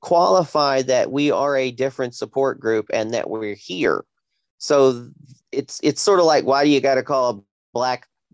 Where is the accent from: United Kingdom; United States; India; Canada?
United States; Well, I am an American, but I have to identify who I am